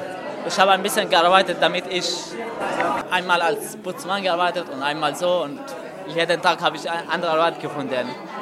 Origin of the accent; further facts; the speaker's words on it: Syria; German is a second language; now in Germany; ich komme aus Syrien.